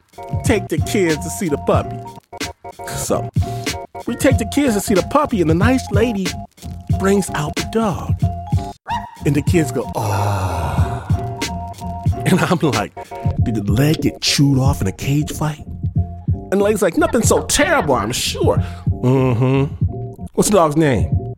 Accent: Detroit, Michigan, United States; we sent our beatmaster, Pat Mesiti Miller, to my hometown, Detroit, Michigan

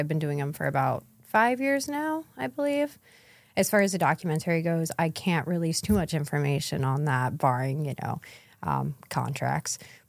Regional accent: Pennsylvania, United States; I grew up in, you know, I will say, you know, near Erie. It's very small, like 5,000 people max.

